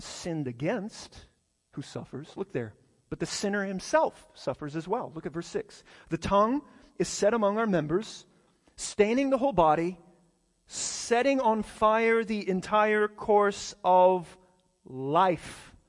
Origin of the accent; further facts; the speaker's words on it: Texas, United States; when I moved here from West Texas, it's crazy to me that people just burn things in their yard.